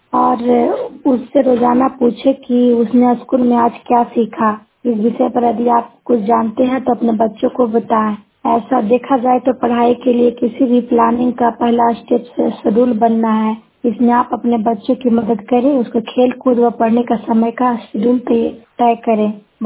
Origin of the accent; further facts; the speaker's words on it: India; और मैं हिस्सा प्रखंड से हूँ।